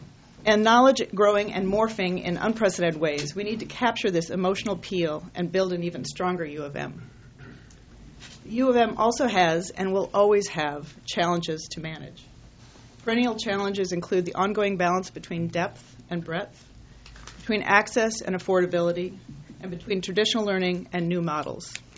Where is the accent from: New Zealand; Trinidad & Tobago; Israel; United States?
United States; Sioux City, Iowa; my mother ran for city council in Sioux City, Iowa, my hometown